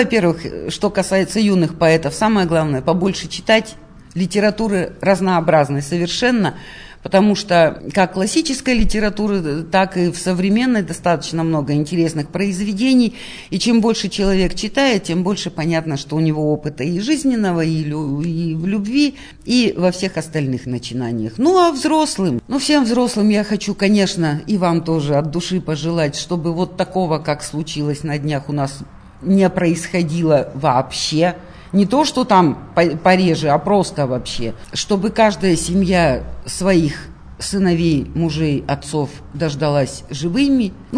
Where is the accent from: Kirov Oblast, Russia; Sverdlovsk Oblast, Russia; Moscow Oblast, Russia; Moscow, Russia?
Sverdlovsk Oblast, Russia; Yekaterinburg; я поэт из Екатеринбурга